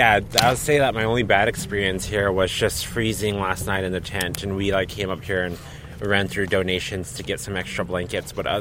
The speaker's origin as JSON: {"language": "English", "region": "South Dakota", "country": "United States", "said": "I'm an enrolled member of the Oglala Sioux Tribe from the Pine Ridge Indian Reservation, and I'm 18 years old."}